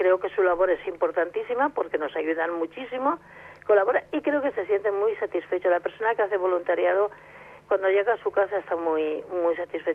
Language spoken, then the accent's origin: Spanish; Valencian Community, Spain; Siempre he vivido la misma zona que vivo, he vivido cerca del mar y no me gustaría salir de aquí. Es mi tierra favorita.